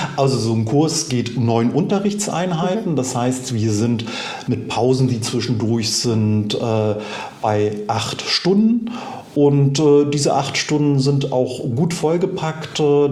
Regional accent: Mecklenburg-Vorpommern, Germany; Ich bin echter Rüganer. Oh, ich bin auf Rügen geboren, wohne seit 46 Jahren hier auf Rügen, also so ein echter Fischkopf.

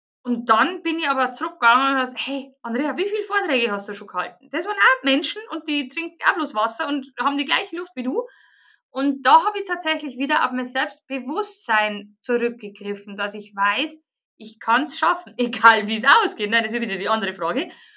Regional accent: Bavaria, Germany; accent: Bavarian; ich komme aus Bayern, ich kann kein Hochdeutsch, deswegen müsst ihr mit Bayerisch zurechtkommen.

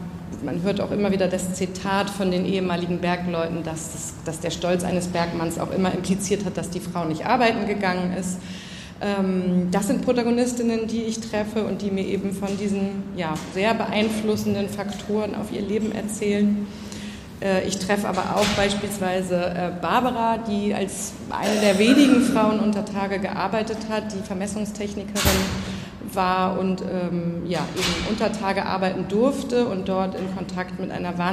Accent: Hamburg, Germany; Ich bin selber in Hamburg aufgewachsen und lebe auch da und jetzt auch hier.

